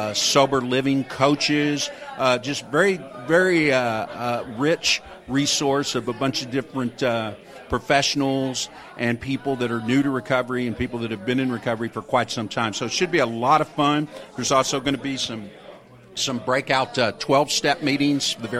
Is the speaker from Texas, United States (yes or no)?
yes; Texas, United States; I grew up in Texas. It was a kind of a cultural thing.